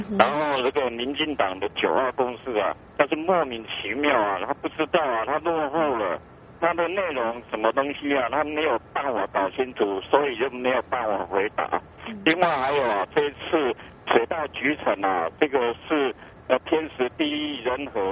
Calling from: Taichung, Taiwan; 哎，我是台中的

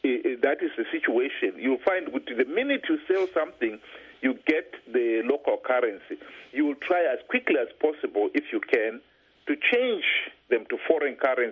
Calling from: United Kingdom

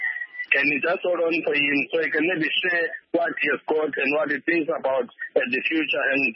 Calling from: Gwanda, Matabeleland South, Zimbabwe; from Kanja, and I'm speaking here from Gwanda.

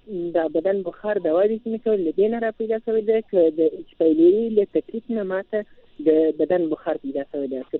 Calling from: Arghandab, Zabul, Afghanistan; مدیولین د زابل ولایت ارغنداب ولسوالۍ شیګان کې اوسېدم.

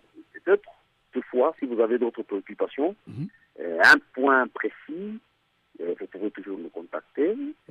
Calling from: Goma, North Kivu, DR Congo; votre radio est tellement suivie ici chez nous à Goma, en République démocratique du Congo.

